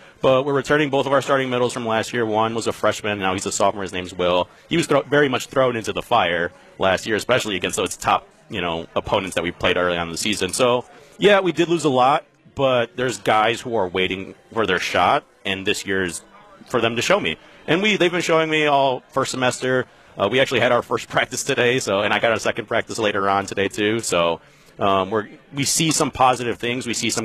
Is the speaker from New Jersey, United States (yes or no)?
no; Chicago, Illinois, United States; It kind of helps that I'm from Chicago.